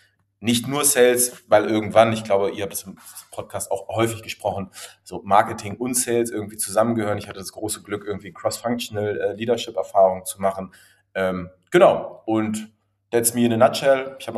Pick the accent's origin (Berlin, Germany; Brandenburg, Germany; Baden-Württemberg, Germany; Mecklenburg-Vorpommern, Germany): Berlin, Germany; 35 Jahre alt mittlerweile, geboren, aufgewachsen in Berlin